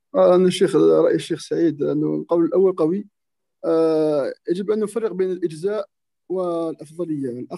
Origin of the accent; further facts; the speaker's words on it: Algeria; أنا من الجزائر.